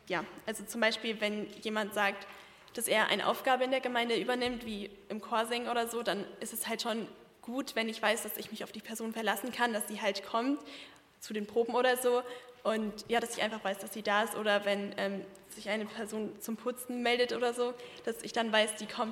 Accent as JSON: {"language": "German", "town": "Herford", "region": "North Rhine-Westphalia", "country": "Germany", "said": "ich komme aus Herford."}